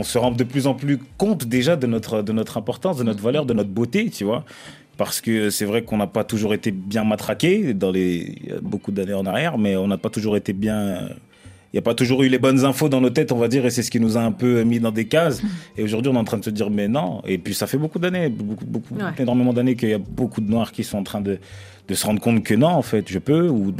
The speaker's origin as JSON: {"language": "French", "town": "Marseille", "region": "Provence-Alpes-Côte d'Azur", "country": "France", "tie": "born or raised there", "said": "J'ai grandi à Marseille, tu vois, j'ai grandi à Marseille."}